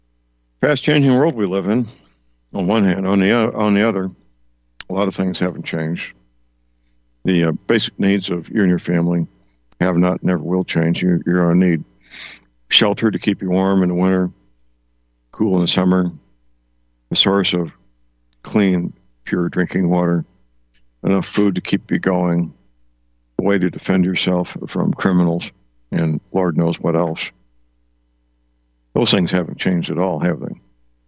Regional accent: St. Louis, Missouri, United States; I do still watch broadcast news from my hometown, St. Louis

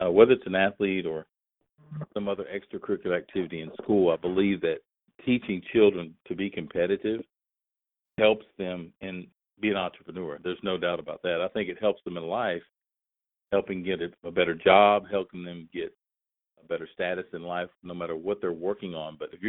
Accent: Texas, United States; And so I was raised in Texas, in and around Central Texas, as an only child, actually.

